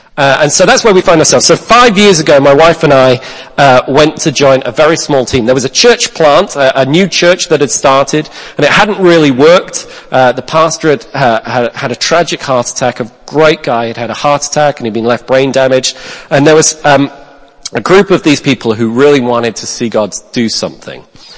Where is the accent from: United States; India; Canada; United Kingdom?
United Kingdom; Wales; I'm a Welsh guy. I'm from the Welsh Valleys.